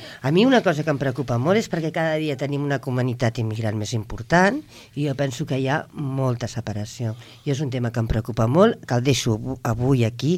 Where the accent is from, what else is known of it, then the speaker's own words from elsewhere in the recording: Barcelona, Catalonia, Spain; now in Falset, Spain; soc de Barcelona. Jo diré com el Jordi Pujol deia, que català és tot aquell que treballa i viu a Catalunya. Jo soc de Falset perquè treballo i visc a Falset, no? Em sento de Falset.